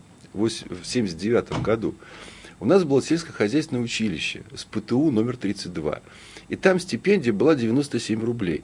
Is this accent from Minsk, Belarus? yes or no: no; Vitebsk Region, Belarus; Это Брасловские озера. Брасловские озера – это ведущая курортная зона Белоруссии.